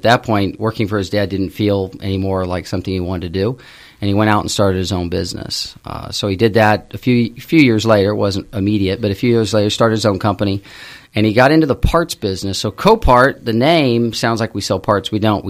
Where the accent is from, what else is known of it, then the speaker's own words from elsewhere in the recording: California, United States; I grew up in California. And in the 70s, California had a feel that I think was unique to California.